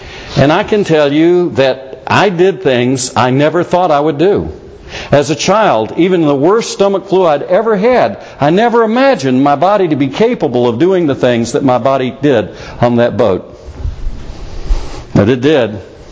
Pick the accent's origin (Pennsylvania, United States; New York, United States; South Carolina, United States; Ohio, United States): South Carolina, United States; I was raised on the Atlantic Ocean in South Carolina. I've been out in the sea.